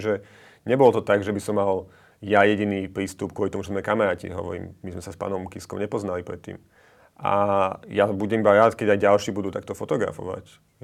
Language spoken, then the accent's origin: Slovak; Bratislava, Bratislava Region, Slovakia; Ja som chlapec z Bratislavy, ktorý 10 rokoch utekal pred náckami